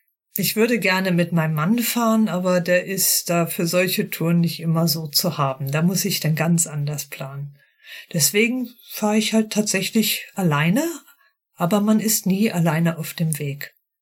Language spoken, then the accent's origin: German; North Sea coast, Germany; Ich bin da an der Ostsee geboren, an der Nordsee aufgewachsen.